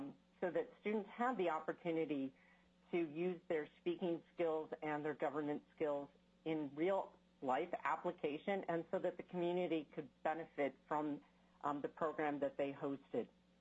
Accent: Chicago, Illinois, United States; I was born in the Chicagoland area and raised there. I attended high school in Downers Grove, Illinois, which is a suburb of Chicago.

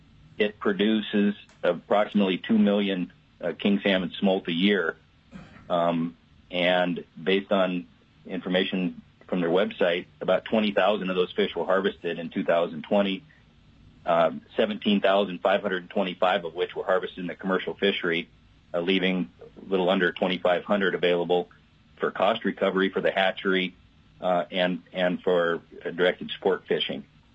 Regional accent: Fairbanks, Alaska, United States; I'm from Fairbanks.

